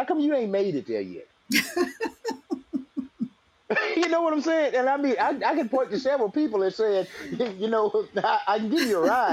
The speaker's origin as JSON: {"language": "English", "region": "Arkansas", "country": "United States", "tie": "born or raised there", "said": "Now, I grew up in the Arkansas Delta, and the one thing that I noticed people will say is this."}